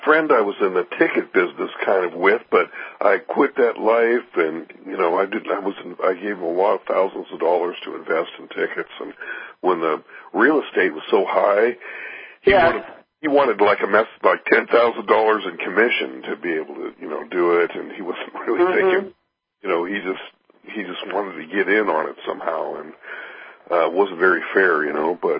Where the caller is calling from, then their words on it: California, United States; California